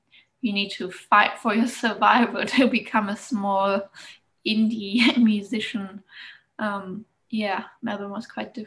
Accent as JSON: {"language": "English", "country": "Germany", "tie": "born or raised there", "said": "my family is a Ford family, like Ford Motor Company, where the area I grew up in Germany, my father worked for Ford"}